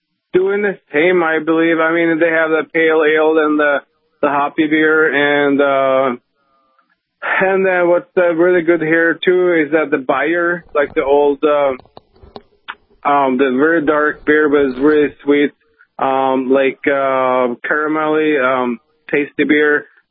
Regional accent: Slidre, Innlandet, Norway; also born or lived in Fagernes; Myself, I was born and raised in Valdres in Fagernes. I grew up on a small farm in Slidre. And then in 1995-96, I was an exchange student in Decorah, Iowa.

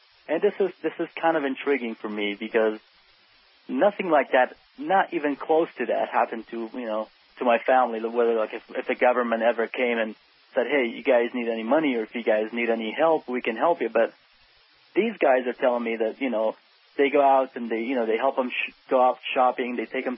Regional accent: Iraq; we're from Iraq, obviously.

